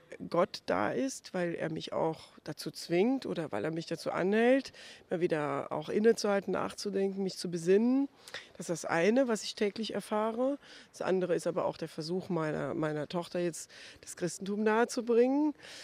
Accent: Eifel, Germany; Ich gebe aber zu, ich bin ja aus der Eifel.

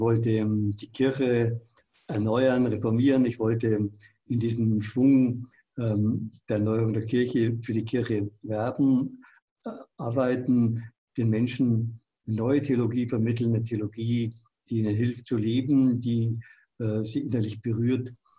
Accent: Munich, Bavaria, Germany; accent: Upper Bavarian; Ich bin in München groß geworden, da spricht man Oberbayerisch.

